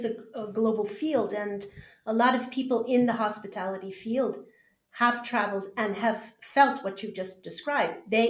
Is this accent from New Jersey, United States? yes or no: no; California, United States; Yes, I'm from California.